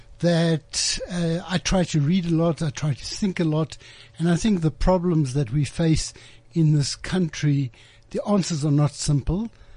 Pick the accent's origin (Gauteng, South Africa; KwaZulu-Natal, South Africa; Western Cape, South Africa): Western Cape, South Africa; Cape Town; I grew up in Cape Town. I was a schoolboy in Cape Town. I was born in 1945, just after the war.